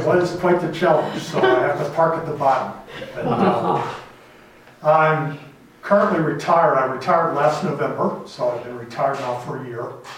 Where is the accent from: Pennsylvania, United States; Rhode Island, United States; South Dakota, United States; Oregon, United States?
Pennsylvania, United States; also born or lived in West Virginia; I taught high school biology for 5 years back in West Virginia, moved back to Pennsylvania, which is my hometown.